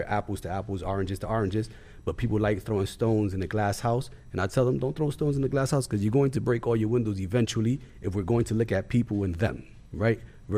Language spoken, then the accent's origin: English; Puerto Rico; You came from Europe. I came from Puerto Rico.